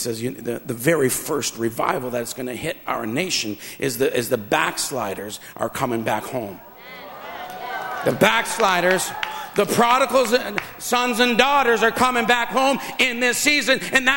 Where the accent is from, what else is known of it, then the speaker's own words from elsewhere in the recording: Canada; an elder Mohawk from Akwesasne. I'm from Tinanega Mohawk Territory.